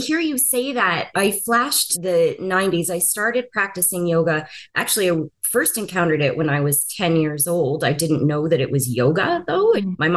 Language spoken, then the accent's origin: English; Brantford, Ontario, Canada; I'm currently in Brandon, Manitoba, although my hometown is Brantford, Ontario. I'm visiting family out here on the prairies.